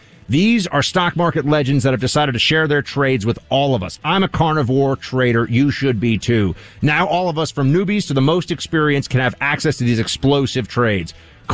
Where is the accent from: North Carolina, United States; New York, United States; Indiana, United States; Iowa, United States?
New York, United States; I've said this so many times as a New Yorker to the rest of the country.